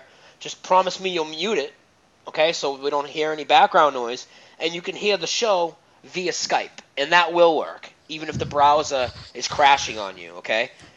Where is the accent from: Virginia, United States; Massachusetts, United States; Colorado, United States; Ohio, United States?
Massachusetts, United States; I'm not from Southie, which is part of Boston. But I'm like 20 minutes from Boston, 25 minutes north of Boston.